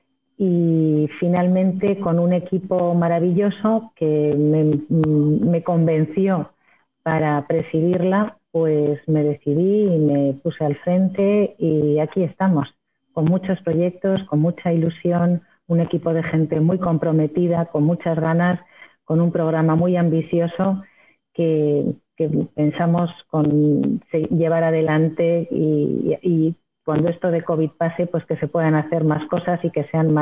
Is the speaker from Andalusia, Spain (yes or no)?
no; Ceuta, Spain; also born or lived in Tangier, Morocco; now in Madrid, Spain; Yo nací en Tánger y después de Tánger mis padres se trasladaron a Ceuta. Viví allí varios años y posteriormente vine a Madrid, donde estuve estudiando farmacia en la Universidad Complutense de Madrid.